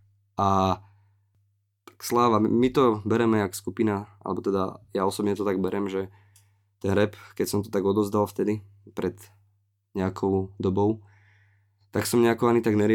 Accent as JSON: {"language": "Slovak", "town": "Trnava", "region": "Trnava Region", "country": "Slovakia", "said": "Pochádzam z Trnavy, mám 20 rokov a momentálne študujem na vysokej škole na Trnavskej univerzite"}